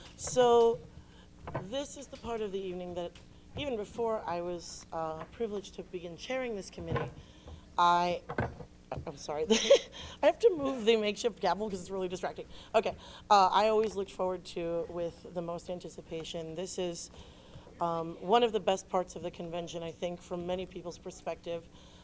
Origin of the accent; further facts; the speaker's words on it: Syracuse, New York, United States; I grew up in Syracuse, for those of you who may not know